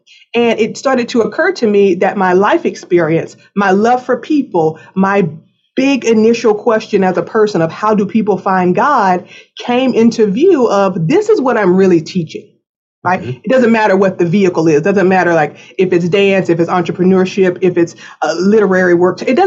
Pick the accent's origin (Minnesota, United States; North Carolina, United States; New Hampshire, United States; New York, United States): North Carolina, United States; So I learned that from my mother kind of growing up in North Carolina. She was raised down the hill. I was raised up the hill.